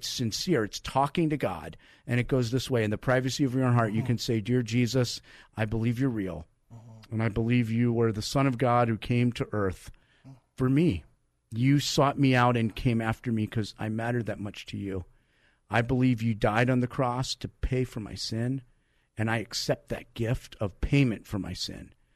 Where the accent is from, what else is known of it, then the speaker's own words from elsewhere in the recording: East Coast, United States; I come from the East Coast, and we're talking coast to coast tonight, but it's a long way from Philadelphia to San Diego.